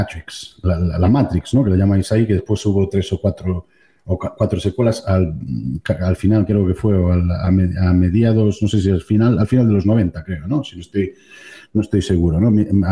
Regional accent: Spain; now in United States; después de vivir allí casi 28 años, o sea que soy, digamos, más americano que español

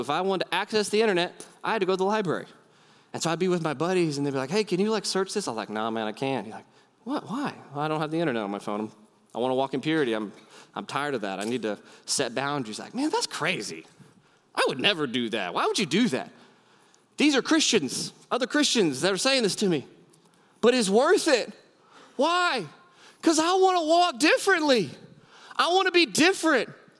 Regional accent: Houston, Texas, United States; He says, hey, where are you from? I said, oh, we're from Houston.

